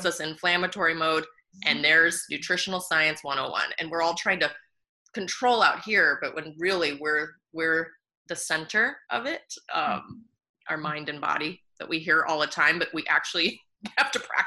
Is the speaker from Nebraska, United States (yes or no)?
yes; Nebraska, United States; I grew up in Nebraska and my nutritional and diet issues were because I was allergic to Nebraska.